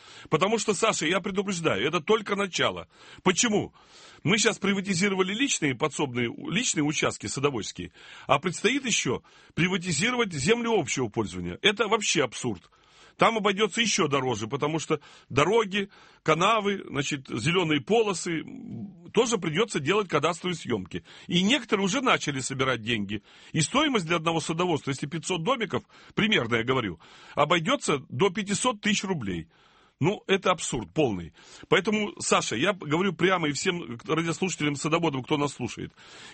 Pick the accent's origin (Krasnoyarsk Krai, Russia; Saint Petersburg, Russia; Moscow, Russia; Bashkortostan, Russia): Saint Petersburg, Russia; Мы сегодня, петербуржцы, оказались в кольце блокады.